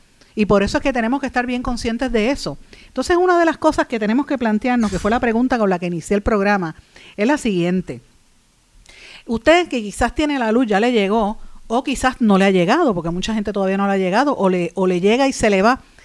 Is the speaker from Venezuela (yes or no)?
no; Puerto Rico; estamos de pie, porque somos boricuas, para que tú lo sepas, como dicen.